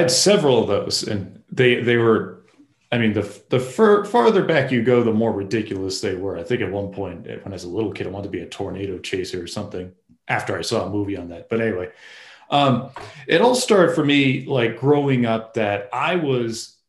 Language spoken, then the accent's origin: English; Massachusetts, United States; moved away as an adult; Well, I was originally from Massachusetts on the East Coast of the US. And pretty much as soon as I became an adult, I moved over to Colorado to the mountains.